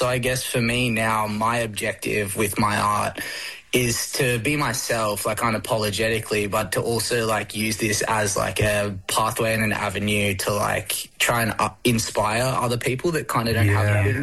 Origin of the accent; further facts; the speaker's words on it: Sunshine Coast, Queensland, Australia; I guess, so for me, I grew up on the Kabi Kabi lands on the sunny coast.